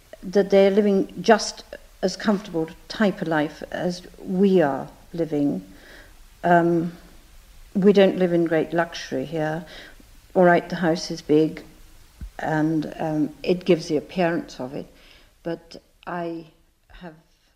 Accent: North West England, United Kingdom; I was brought up in England from a similar kind type of family, a similar education, a very old Lancashire Catholic family, in a big house.

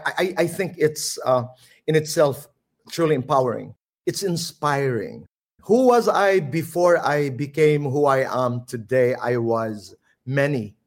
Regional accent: Eastern Visayas, Philippines; first language Waray; Waray because I come from Samar and we speak Waray.

